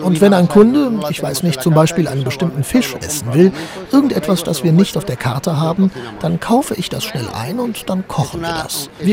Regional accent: Almería, Andalusia, Spain; Genau, und ich bin aus Andalusien.

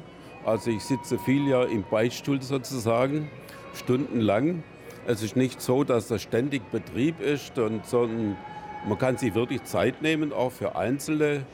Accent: Friedrichshafen, Baden-Württemberg, Germany; Ich komme aus Friedrichshafen, lebe ich momentan und war lange Pfarrer in Weingarten und in Ditzingen.

